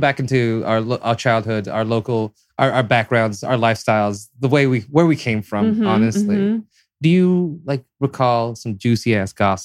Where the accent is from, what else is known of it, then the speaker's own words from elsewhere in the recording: Fresno, California, United States; I grew up in Fresno.